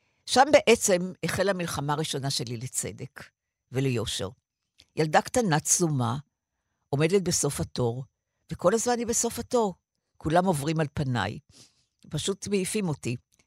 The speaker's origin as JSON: {"language": "Hebrew", "town": "Tel Aviv", "region": "Tel Aviv District", "country": "Israel", "tie": "born there", "said": "אני נולדתי במלחמת העולם השנייה. הגנרל רומל היה במדבר המערבי. אני נולדתי בתל אביב, ברחוב דיזינגוף, פינת נורדאו, צפון תל אביב."}